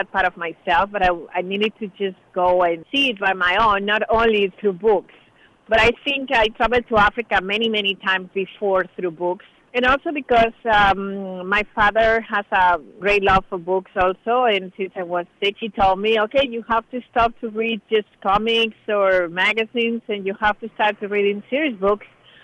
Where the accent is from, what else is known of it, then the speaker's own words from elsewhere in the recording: Valencia, Valencian Community, Spain; also born or lived in Madrid; I was born in Valencia in Spain, and I studied in Madrid.